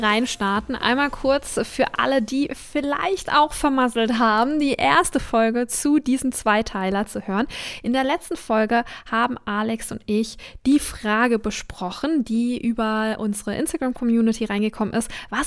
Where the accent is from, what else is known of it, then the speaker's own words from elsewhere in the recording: Baden-Württemberg, Germany; ich komme aus Badenerland